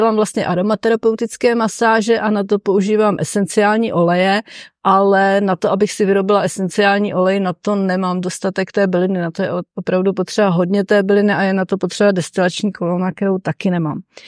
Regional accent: Prague, Czechia; já jsem vlastně od dětství žila v paneláku v Praze

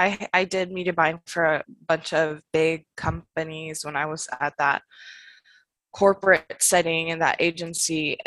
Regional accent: Los Angeles, California, United States; I'm actually from Los Angeles, so I'm off of Los Angeles. Like we're based out of Palos Verdes, but we like to say Los Angeles because that's what the world knows.

